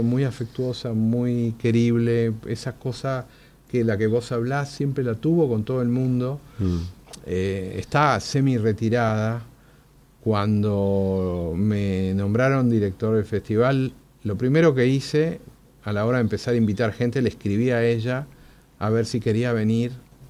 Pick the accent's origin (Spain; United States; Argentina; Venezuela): Argentina; me pregunta de dónde soy, le digo de Argentina